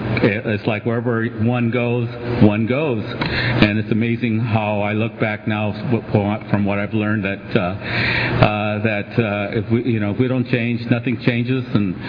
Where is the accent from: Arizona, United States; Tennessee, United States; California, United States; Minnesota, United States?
California, United States; Mountain View; And I grew up in the Bay Area, where I did most of my drinking in Mountain View, California, in Santa Clara County.